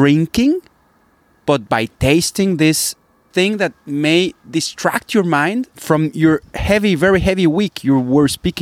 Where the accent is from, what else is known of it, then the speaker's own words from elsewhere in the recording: Guadalajara, Jalisco, Mexico; because I'm from Guadalajara and the ranch was of blue agave.